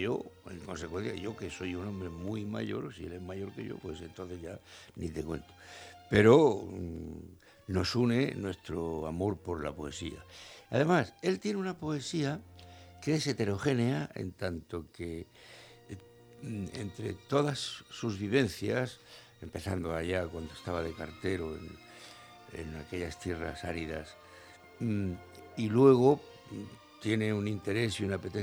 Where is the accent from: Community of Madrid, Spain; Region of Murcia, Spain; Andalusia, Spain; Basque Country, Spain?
Region of Murcia, Spain; Cehegín; Argos, además, tiene para mí una connotación especial en tanto que el río que pasa por mi pueblo. Yo, de broma, mi pueblo, Cejín, lo llamo en Mesopotamia porque está entre dos ríos, el Argos y el Kipar.